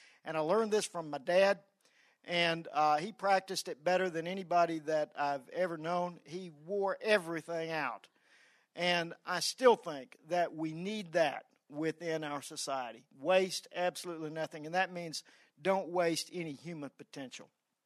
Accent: Arkansas, United States; Now, I came from Arkansas, so I was not in a state of learning at the time.

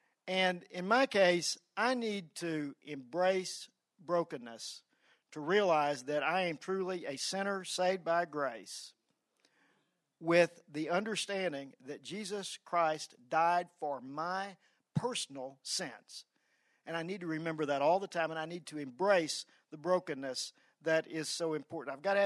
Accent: Arkansas, United States; Now, I came from Arkansas, so I was not in a state of learning at the time.

